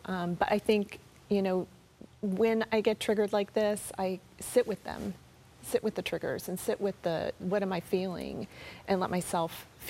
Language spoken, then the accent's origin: English; the South, United States; I'm from the South. My parents are from Florida, from D.C., and we had all these lightning safety rules in our house.